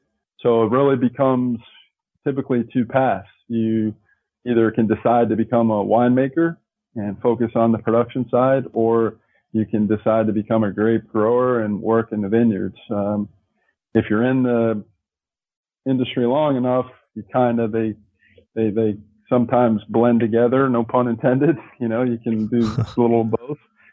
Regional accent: New York, United States; You know, I'm from New York, born and raised there most of my life.

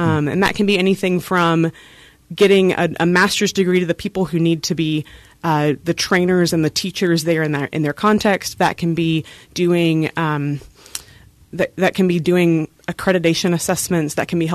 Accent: Brownwood, Texas, United States; So I grew up in Brownwood, Texas, central Texas, not near really any of the major cities in Texas.

